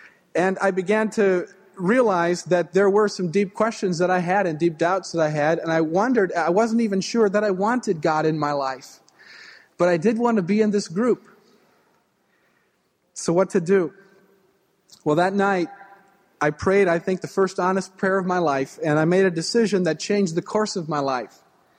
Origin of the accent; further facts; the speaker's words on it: Prinsburg, Minnesota, United States; now in Minneapolis, United States; I grew up in Minnesota in a small town called Princeburg, about 100 miles west of here.